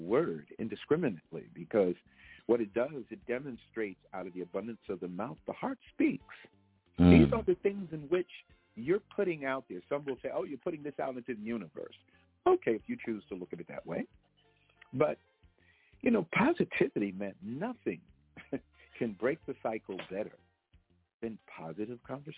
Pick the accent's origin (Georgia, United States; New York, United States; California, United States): New York, United States; New York City; I'm a New Yorker. And New Yorkers, we don't talk out the side of our mouth.